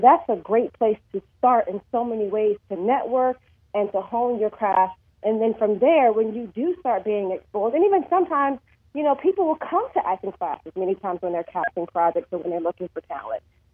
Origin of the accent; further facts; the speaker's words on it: New Jersey, United States; I'm a Jersey girl, born and raised in Jersey. So I like to give a shout out to all my people in Jersey.